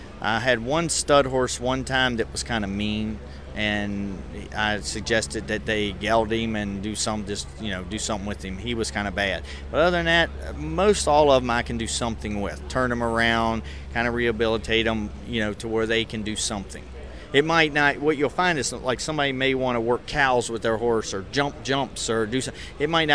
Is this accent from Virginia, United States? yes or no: yes; Virginia, United States; Is in Virginia. I'm right outside of the Richmond area in a little community called Powha